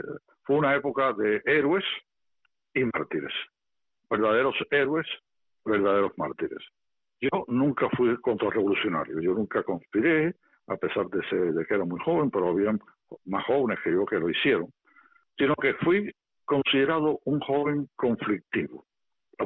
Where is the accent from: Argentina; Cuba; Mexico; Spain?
Cuba; Havana; born there; moved away; Efectivamente, nací en La Habana en el año 1948.